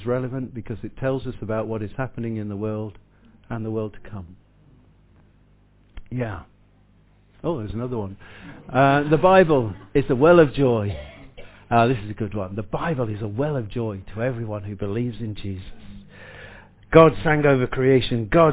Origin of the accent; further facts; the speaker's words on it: Burton-on-Trent, West Midlands, United Kingdom; born there; And her husband was born two streets away from where I was born in Burton-on-Trent.